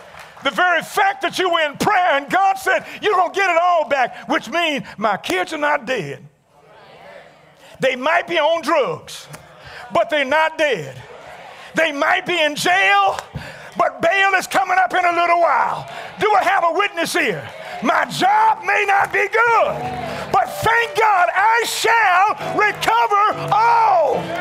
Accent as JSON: {"language": "English", "town": "Halifax", "region": "Nova Scotia", "country": "Canada", "said": "Down in Halifax, where I'm from, I know they say it's police. We say police."}